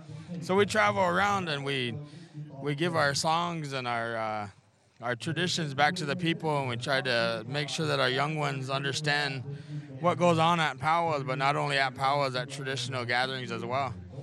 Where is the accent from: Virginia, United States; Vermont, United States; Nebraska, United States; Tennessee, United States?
Nebraska, United States; Santee; I come from the Isanti Dakota Nation from northeast Nebraska, Santee, Nebraska.